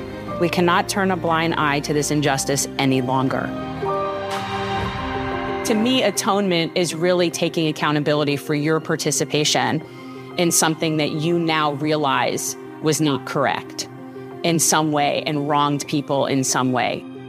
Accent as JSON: {"language": "English", "town": "North Miami Beach", "region": "Florida", "country": "United States", "tie": "born or raised there", "said": "I grew up in North Miami Beach. I grew up in a very insulated, very Jewish community."}